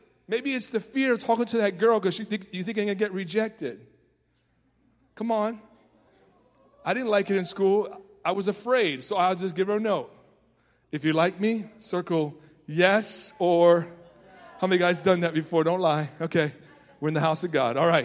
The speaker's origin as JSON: {"language": "English", "town": "New York City", "region": "New York", "country": "United States", "tie": "born or raised there", "said": "Because, you know, I grew up in the Bronx. In New York City, if you're not good, they don't pick you."}